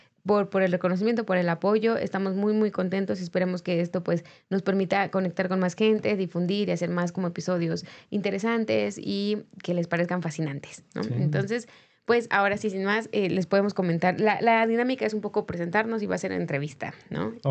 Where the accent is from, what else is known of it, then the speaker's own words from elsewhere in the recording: Mexico; Que creo que ese es un punto importante, somos de México.